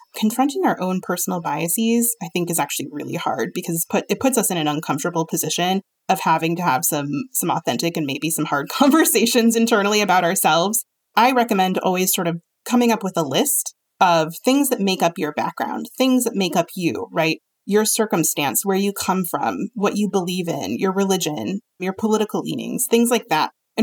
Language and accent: English; East Coast, United States; I have worked in tech. I come from the East Coast.